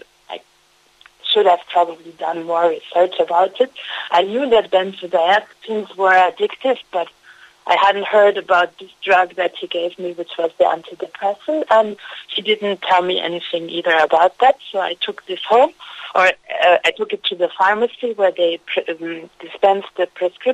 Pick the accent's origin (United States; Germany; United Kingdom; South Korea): Germany; English is a second language; moved away as an adult; now in Ireland; I'm an expat working in Ireland. I'm originally from Germany.